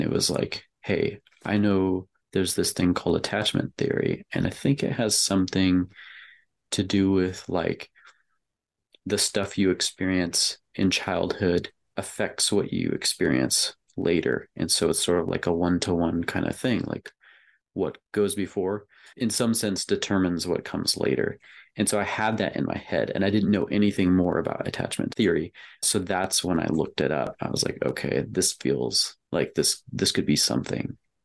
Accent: Midwest, United States; I grew up in the Midwest. I'm in my late 30s now, and I spent a lot of time moving around the Midwest.

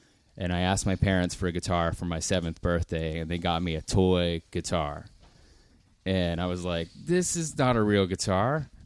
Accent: Belle Vernon, Pennsylvania, United States; I grew up outside of Pittsburgh in a town called Belle Vernon. Beautiful little town.

